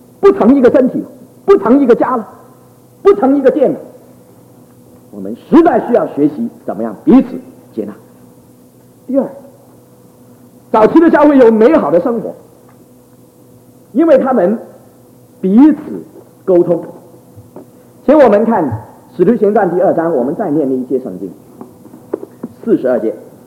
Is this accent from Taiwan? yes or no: yes; Taiwan; 我说不是不是，我们是本省人，本省人有一种光荣